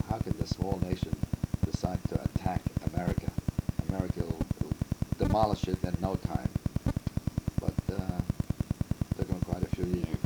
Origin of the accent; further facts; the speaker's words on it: Brooklyn, New York, United States; I grew up in Bensonhurst, Brooklyn.